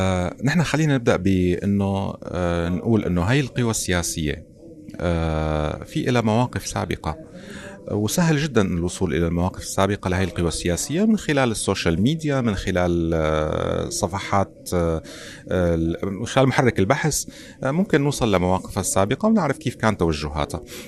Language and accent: Arabic; Syria; هلا نحن كسوريين الحل الوحيد اللي قدامنا حاليا